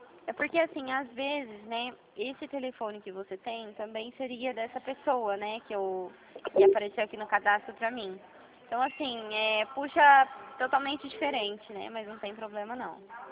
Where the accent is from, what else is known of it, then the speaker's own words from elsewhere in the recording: Dracena, São Paulo, Brazil; meu DDD é 018, porque eu sou aqui de Dracena.